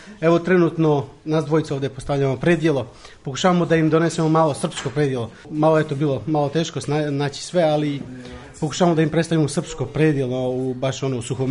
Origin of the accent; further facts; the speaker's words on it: Kladovo, Bor District, Serbia; moved away as an adult; now in Frederiksværk, Denmark; Odrastao sam u Srbiji, u Kladovu, i onda sam sa 21 godinu došao za Dansku.